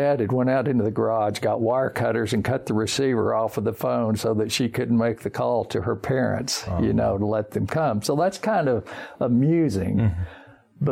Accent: Junction, Texas, United States; Well, I grew up on my grandfather's ranch near a place called Junction, Texas. In fact, I was born there in that same little town.

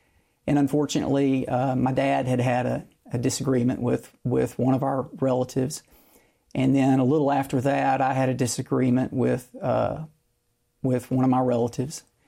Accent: Mississippi, United States; I'm fortunate to get a job back in Hattiesburg, which is the town very near my hometown. And we moved into one of my parents' rental houses right down the road from where my parents live and where I grew up.

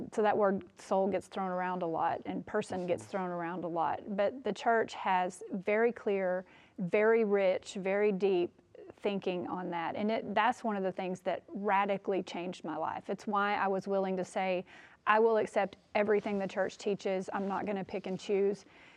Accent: Texas, United States; I grew up Baptist in Texas, but these kind of things weren't taught.

